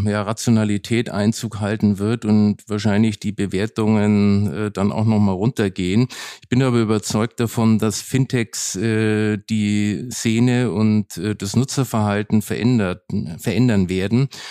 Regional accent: Nuremberg, Bavaria, Germany; Also von der Seite Nürnberg bleibt meine Heimatstadt, wo ich auch ganz emotional verbunden bin.

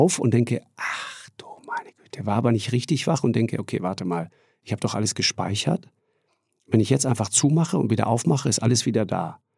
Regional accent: Tyrol, Austria; weil bei uns in Tirol wird auch immer sofort geduzt.

